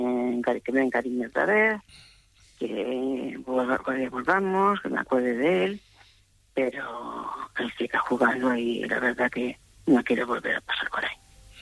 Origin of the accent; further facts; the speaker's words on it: El Campello, Valencian Community, Spain; Yo soy de Campello.